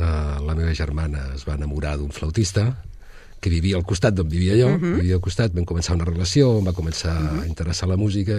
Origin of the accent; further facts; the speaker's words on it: Sabadell, Catalonia, Spain; also born or lived in Barcelona; Jo vaig néixer a Barcelona, jo soc del barri de Mar de Sabadell.